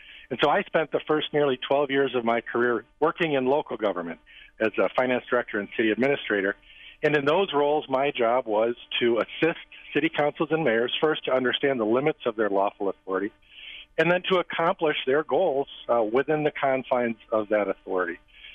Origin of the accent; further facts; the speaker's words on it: Baraboo, Wisconsin, United States; I grew up in Baraboo, so I'm serving in my hometown.